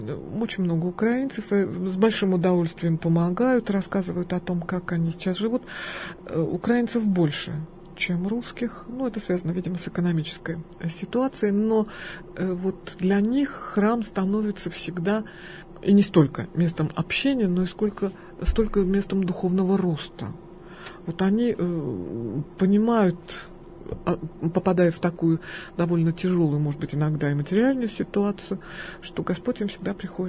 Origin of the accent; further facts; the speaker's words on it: Yekaterinburg, Sverdlovsk Oblast, Russia; мы из Екатеринбурга